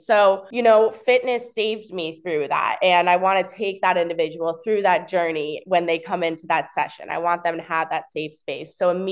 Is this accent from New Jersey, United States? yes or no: yes; New Jersey, United States; now in Florida, United States; I'm from New Jersey, but I've lived in Florida, South Florida now on and off for about 7 years.